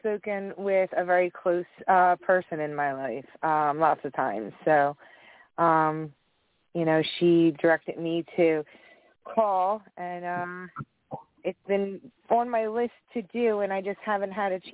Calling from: Cape May, New Jersey, United States; I'm from New Jersey, Cape May, New Jersey.

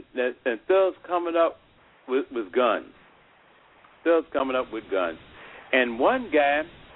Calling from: Rockford, Illinois, United States; I'm calling you from Rockford.

